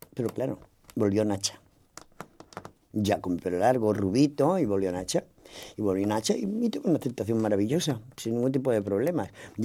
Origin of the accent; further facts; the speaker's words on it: Madrid, Community of Madrid, Spain; moved away as an adult; also born or lived in Vigo / Murcia; now in Elche, Spain; soy madrileña, vivo en Vigo y ahora vivo en Murcia, o sea, que no te digo más. He estado en el extranjero 25 años en el extranjero, o sea, que no sé ni dónde vivo ni de dónde soy ya. Bueno, sí, soy madrileña, que quede claro.